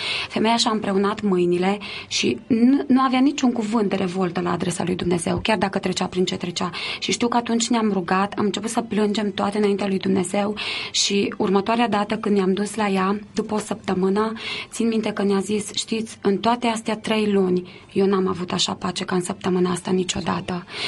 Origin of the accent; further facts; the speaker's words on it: Romania; noi am venit din România și vrem să ne ocupăm de copiii din sat